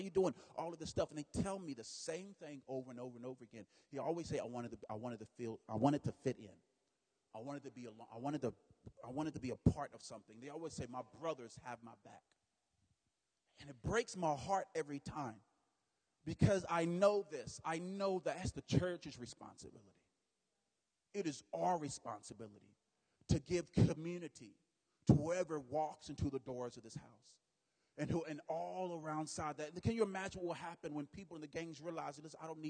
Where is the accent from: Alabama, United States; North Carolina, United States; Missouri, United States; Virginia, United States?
North Carolina, United States; I grew up in North Carolina. Went to a Bible school in Asheboro, North Carolina.